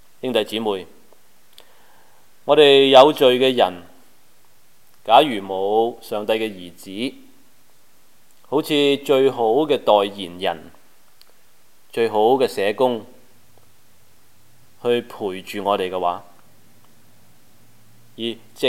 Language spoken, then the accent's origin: Chinese; China; 我们中国人可能不明白